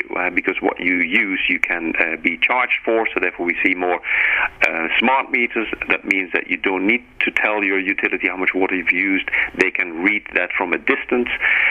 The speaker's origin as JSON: {"language": "English", "country": "Netherlands", "moved": "as an adult", "lives_now": "United Kingdom", "said": "I'm myself from the Netherlands and living in the UK for now 22 years."}